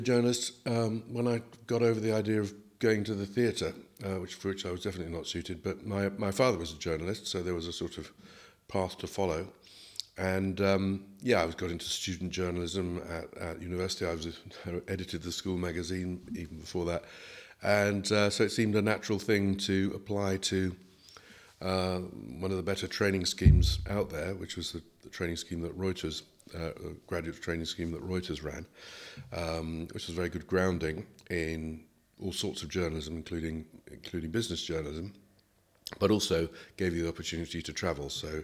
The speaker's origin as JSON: {"language": "English", "region": "South East England", "country": "United Kingdom", "tie": "born there", "also_born_or_lived": "London", "said": "I was born in the Home Counties in England in 1957, so that makes me 65 years old. I've spent most of my life in and around London, but for the last 10 years I've been living abroad, initially in Switzerland for 6 years"}